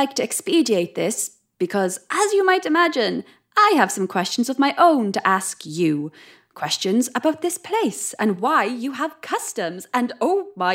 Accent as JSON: {"language": "English", "town": "Swansea", "region": "Wales", "country": "United Kingdom", "said": "Swansea. Is that too specific?"}